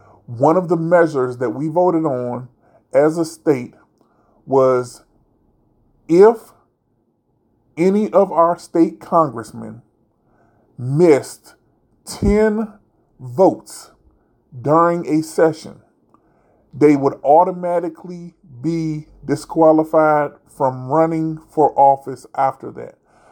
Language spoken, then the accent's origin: English; North Carolina, United States; also born or lived in Virginia; Y'all know I'm from North Carolina by way of Virginia.